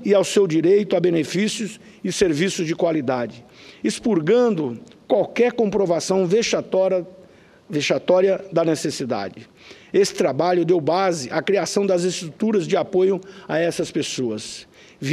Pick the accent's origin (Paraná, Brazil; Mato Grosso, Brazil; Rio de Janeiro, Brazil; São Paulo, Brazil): Mato Grosso, Brazil; Rondonópolis; Saí lá da minha cidade, da região sul de Rondonópolis, para percorrer todo o estado, porque eu queria entender de perto as diversidades do meu estado do Mato Grosso